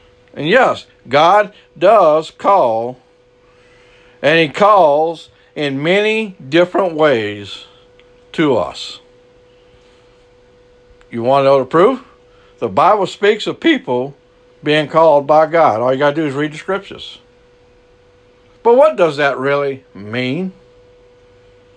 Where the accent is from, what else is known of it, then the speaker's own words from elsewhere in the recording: Louisiana, United States; accent: Cajun; because I know I'm an old Cajun boy. And my accent sometimes is not that great.